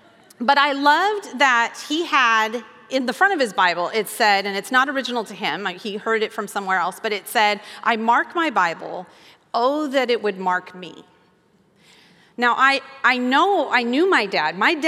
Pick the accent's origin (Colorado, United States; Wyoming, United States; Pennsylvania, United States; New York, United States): Wyoming, United States; We had a saying, I'm from Wyoming, and so when you're going to go outside and get the work done, put your boots on.